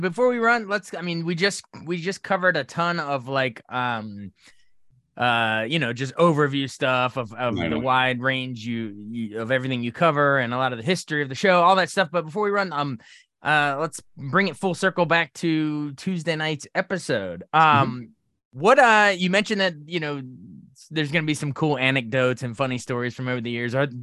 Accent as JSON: {"language": "English", "town": "Frederick", "region": "Maryland", "country": "United States", "tie": "born or raised there", "said": "I'm talking to you from Frederick, the great city of Frederick, Maryland. So, and I grew up right in Frederick County, right on the border of Carroll County."}